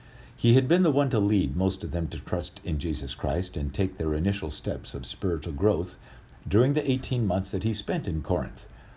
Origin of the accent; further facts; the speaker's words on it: Haiti; because I grew up in Haiti, so I'm fluent in Haitian Creole.